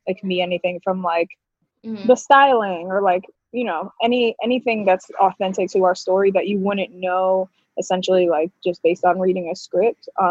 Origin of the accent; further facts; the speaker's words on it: New York, United States; now in Dallas, United States; But yeah, so I'm from New York. I just moved to Dallas.